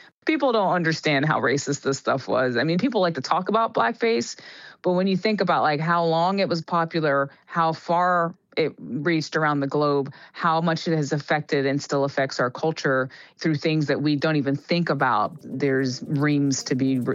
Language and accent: English; North Carolina, United States; I grew up in North Carolina.